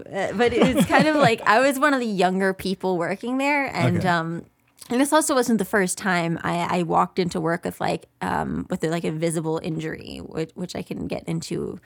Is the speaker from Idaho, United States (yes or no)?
no; Long Island, New York, United States; And I was from Long Island too, so obviously … was a big thing.